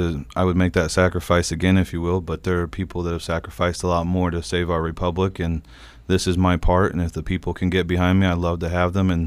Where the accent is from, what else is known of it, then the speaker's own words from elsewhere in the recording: North Vernon, Indiana, United States; Well, I'm from a small town in southern Indiana called North Vernon.